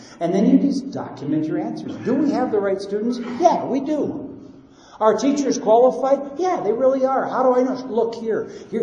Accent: Brazil; I taught in Portuguese. I come from Brazil. Portuguese is as comfortable to me as English.

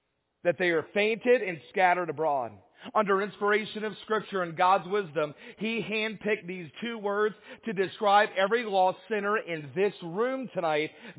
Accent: Atlanta, Georgia, United States; really growing up in Atlanta, we never really went hunting or fishing. The only time we ever saw a gun in Atlanta, well, it wasn't a good thing

